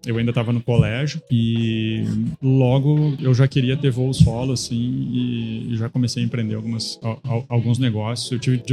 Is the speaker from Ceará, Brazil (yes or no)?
no; Santa Maria, Rio Grande do Sul, Brazil; Então, eu sou de Santa Maria, a gente tem um grupo de empresas lá na cidade, na região.